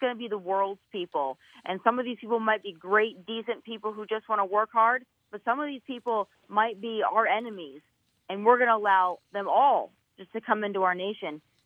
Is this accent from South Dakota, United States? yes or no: yes; South Dakota, United States; You know, I would still say y'all, but I'm from South Dakota, so we would just say y'all anyway.